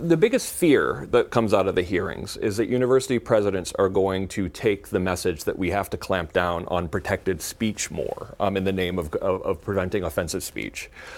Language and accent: English; Danbury, Connecticut, United States; I'm from Danbury.